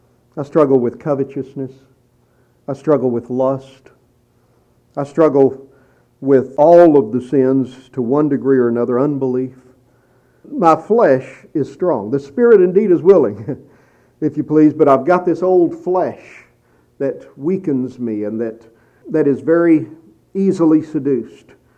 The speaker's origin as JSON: {"language": "English", "region": "Texas", "country": "United States", "tie": "born or raised there", "said": "I'll never forget, growing up in Texas, of course, the ground out there is like concrete because it never rains."}